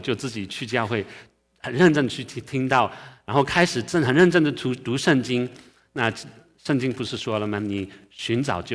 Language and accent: Chinese; France; moved away as an adult; now in New York, United States; 我刚信主的时候，那时候我只有18岁，那时候我是从法国移民到纽约。我虽然在一个基督徒的家庭长大